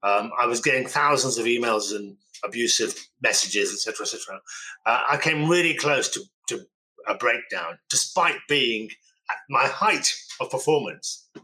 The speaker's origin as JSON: {"language": "English", "town": "Birmingham", "region": "West Midlands", "country": "United Kingdom", "tie": "born there", "said": "I joke about it and say, look, I was born in Birmingham. I don't really want to go back there, you know. I love Birmingham, by the way"}